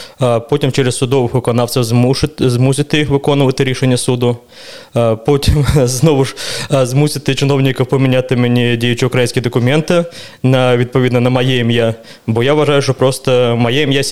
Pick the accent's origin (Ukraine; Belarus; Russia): Russia; Gus-Khrustalny, Vladimir Oblast; Ukrainian is a second language; Я народився в місті Гусь-Хрустальному, там жив до 26 років. Але чому я українець?